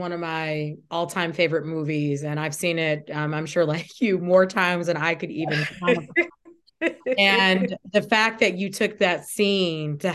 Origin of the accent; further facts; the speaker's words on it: Kalamazoo, Michigan, United States; And I'm this woman from Kalamazoo, Michigan, right? I don't come from Chicago. I don't speak that language.